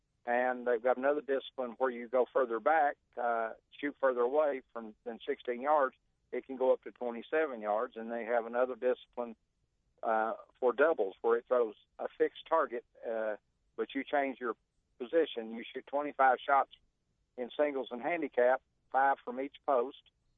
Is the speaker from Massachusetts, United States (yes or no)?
no; Kentucky, United States; The Kentucky Fish and Wildlife has a fishing game club like down where I grew up in Clay County.